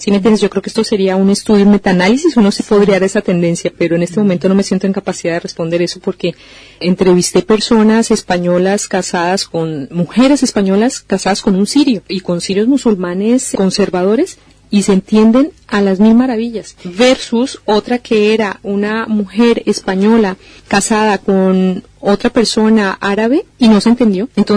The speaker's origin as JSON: {"language": "Spanish", "country": "Colombia", "lives_now": "Spain", "said": "yo soy una mujer colombiana con título homologado, manejo el español, he respetado las leyes desde aquí, soy egresada de una universidad española"}